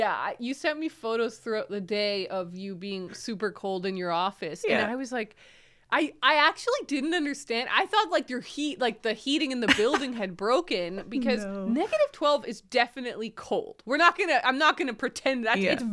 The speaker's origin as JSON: {"language": "English", "town": "Calgary", "region": "Alberta", "country": "Canada", "tie": "born there", "also_born_or_lived": "Ottawa, Canada", "said": "I also lived in Calgary, and my mom, like, I was born in Calgary"}